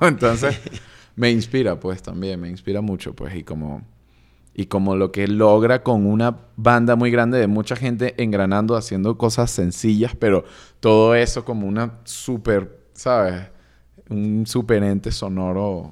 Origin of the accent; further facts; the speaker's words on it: Caracas, Capital District, Venezuela; yo crecí en Caracas. Estoy en pleno... trópico. O sea, literal había una montaña y el Mar Caribe.